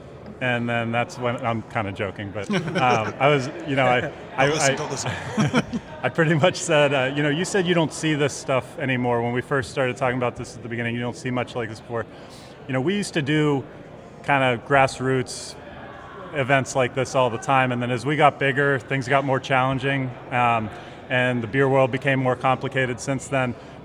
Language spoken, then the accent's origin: English; Pittsburgh, Pennsylvania, United States; And I grew up in Pittsburgh, so I was at that event when I was in high school.